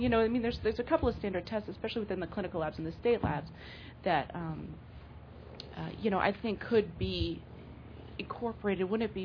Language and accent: English; Virginia, United States; from Virginia, and I have a comment and a question.